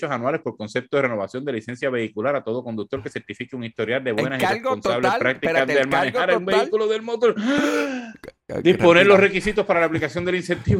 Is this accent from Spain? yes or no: no; Corozal, Puerto Rico; yo soy de Corozal, ¿verdad? Como ustedes saben. Bueno, aunque no vivo en Corozal.